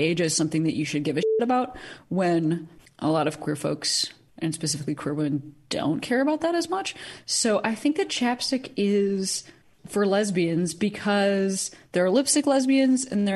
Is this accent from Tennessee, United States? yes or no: no; Chicago, Illinois, United States; I'm not from Illinois. I'm from Chicago. Those are very different things, because Illinois can mean, like, rural.